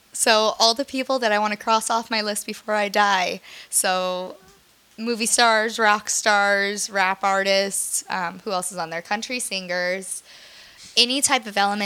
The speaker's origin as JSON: {"language": "English", "region": "Arizona", "country": "United States", "said": "Well, I'm a stripper from Arizona, and I've been dancing for 4 years now, for much too long."}